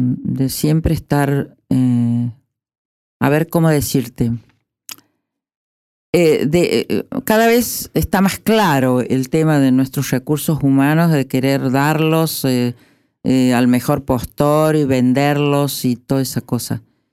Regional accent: Córdoba, Argentina; born there; En el norte de Córdoba, sí. Y en donde yo nací

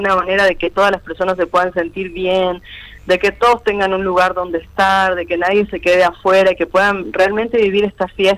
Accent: Humahuaca, Jujuy, Argentina; sobre todo en la cultura de donde vengo, ¿no? En la cultura de Humahuaca, la comunidad era algo principal

